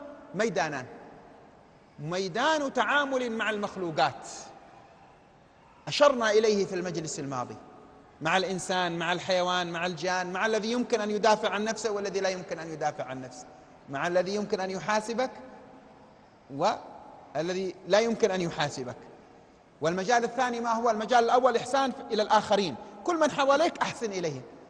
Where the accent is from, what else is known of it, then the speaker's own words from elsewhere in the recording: Syria; لكن كم قانوني عندنا في سوريا؟ عندنا ربما ناقص في ذلك.